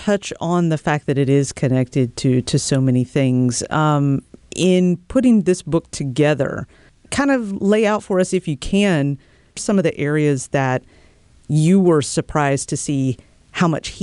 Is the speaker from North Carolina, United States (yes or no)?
yes; North Carolina, United States; So I grew up in North Carolina, and I was, very used to humidity during the summers.